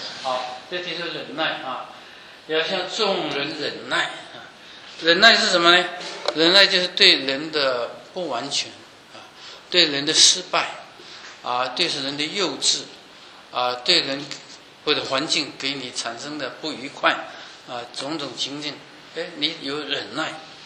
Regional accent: China; now in United States; 我从中国来来美国刚开也不容易，也磨练很多年。

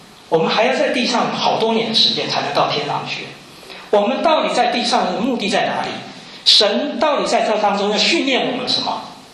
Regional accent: China; 这很好，我们中国人都没有婚前辅导。

